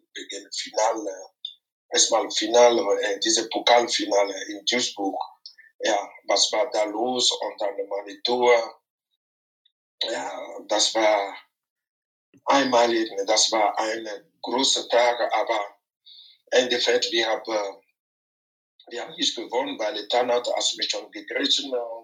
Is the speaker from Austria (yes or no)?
no; Lomé, Maritime, Togo; German is a second language; moved away as an adult; Ja, ich bin in Lomé in Togo aufgewachsen. Ja, ich habe in Togo ganz meine Kindheit so gebracht bis 18.